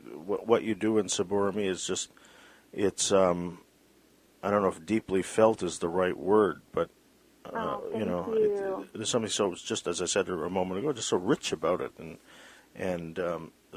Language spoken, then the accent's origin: English; Vancouver, British Columbia, Canada; I mean, I grew up in Vancouver